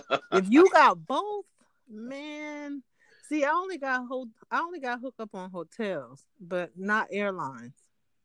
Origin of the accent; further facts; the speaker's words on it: South Carolina, United States; I'm from South Carolina, migrated to Georgia, but Charlotte is only a few hours away, in either state.